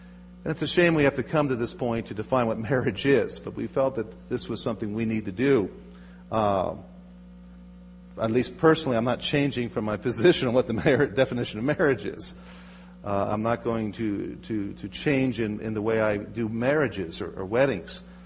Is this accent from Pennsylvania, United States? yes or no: yes; Philadelphia, Pennsylvania, United States; I grew up in Philadelphia, just west of Philadelphia. All around me are brown signs.